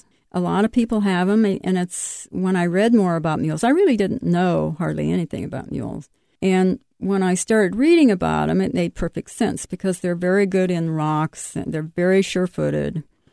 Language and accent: English; Iowa, United States; born there; I was born in Iowa on a farm. I have 2 brothers, and actually I started riding horses when I was 5.